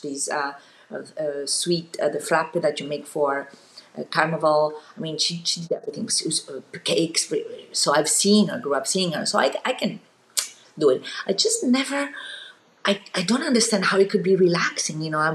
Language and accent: English; Italy; when I was growing up in Italy, there was a lot of nepotism